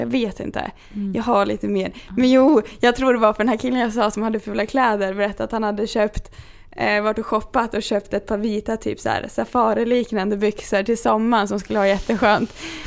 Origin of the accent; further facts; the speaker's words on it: Kungsör, Västmanland County, Sweden; vi har någonting där jag kommer från som heter KM. Vi kallar det Kungsörsmaffia